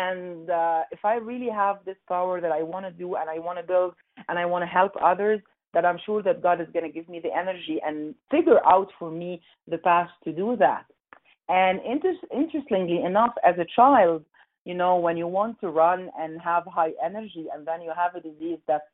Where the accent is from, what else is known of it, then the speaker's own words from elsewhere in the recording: Egypt; Growing up in Egypt by that time, long time ago